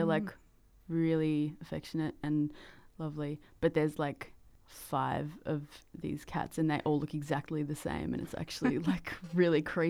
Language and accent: English; Sunshine Coast, Queensland, Australia; also born or lived in Ipswich; I grew up on the Sunshine Coast, but I was born in Ipswich.